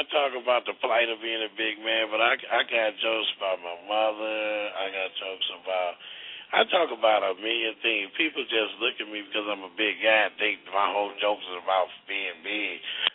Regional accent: St. Louis, Missouri, United States; in my hometown, St. Louis, Missouri.

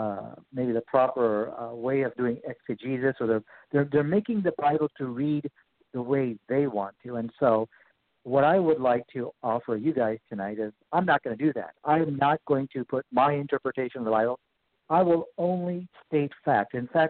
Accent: Peoria, Illinois, United States; We're both from the Midwest. I'm from Peoria, Illinois

